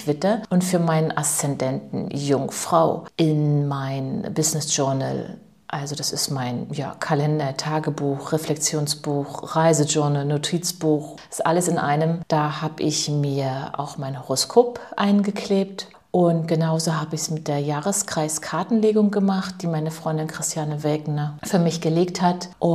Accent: Bentwisch, Mecklenburg-Vorpommern, Germany; 18182 Bentwisch, das ist mein Heimatort.

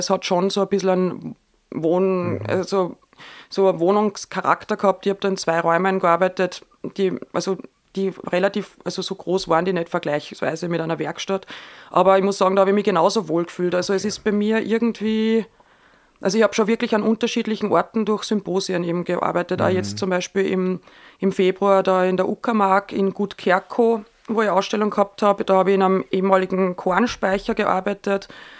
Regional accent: Frankenburg, Upper Austria, Austria; natürlich fühle ich mich in Frankenburg zu Hause, das ist mein Elternhaus, da bin ich aufgewachsen, dann bin ich ja... auf die Akademie nach Wien gekommen, zum Gunter Damisch, war dann 5 Jahre in Wien, dann 5 Jahre in Berlin

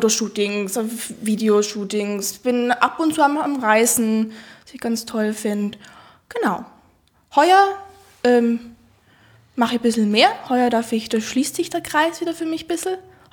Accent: Trentino-Alto Adige, Italy; Ich komme aus Südtirol und bin schon immer so ein bisschen mit dem Fahrradfahren verwurzelt.

